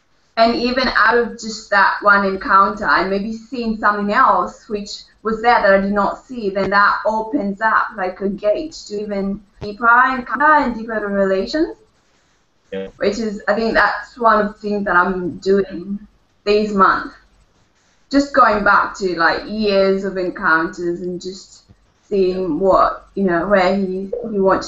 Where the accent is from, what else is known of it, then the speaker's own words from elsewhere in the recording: Kenya; now in London, United Kingdom; Yeah, I'm in London, but I'm from Kenya.